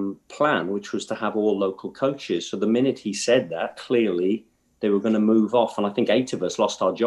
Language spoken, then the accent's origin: English; England, United Kingdom; I'm English, even though I spent a lot of time in the Caribbean and thoroughly enjoyed it.